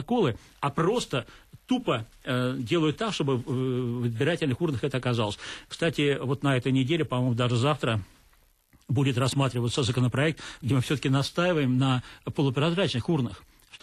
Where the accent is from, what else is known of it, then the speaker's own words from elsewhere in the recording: Saint Petersburg, Russia; как в моем родном городе Петербурге